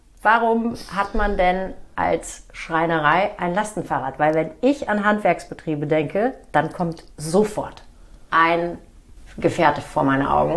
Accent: Northern Germany, Germany; Ich komme ja aus dem Norden, da gibt es Jägermeister und Averna.

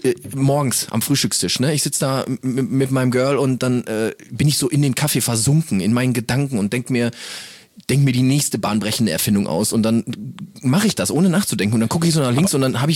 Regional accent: North Rhine-Westphalia, Germany; Kommen wir aus dem Pott, ne?

